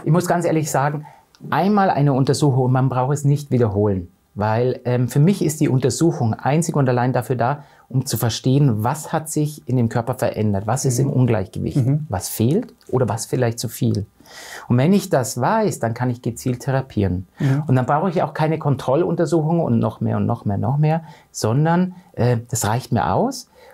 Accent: Bavaria, Germany; Faschingszeit heißt es bei uns in Bayern, also Karneval oder wie auch immer

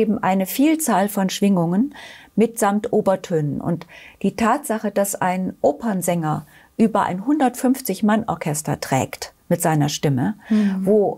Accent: Germany; Und ich komme ja aus Deutschland, das hört man ja, nicht aus der Schweiz.

